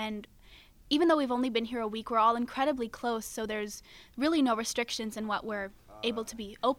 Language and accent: English; Phoenix, Arizona, United States; I'm from Phoenix, Arizona.